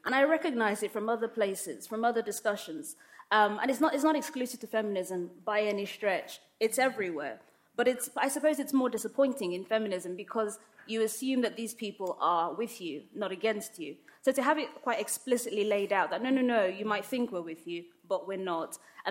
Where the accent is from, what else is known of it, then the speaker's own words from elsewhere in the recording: Nigeria; like I said, I'm Nigerian. I got my passport a few years ago, so it's official.